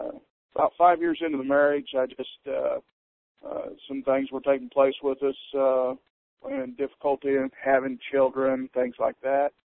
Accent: Kansas, United States; we grew up kind of in Southwest Kansas area.

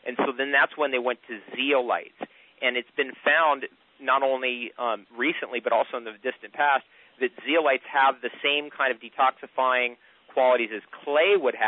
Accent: New Jersey, United States; I grew up on the Jersey Shore and we had those wood benches and recliners and all that, and I used to play on those things when I was a kid

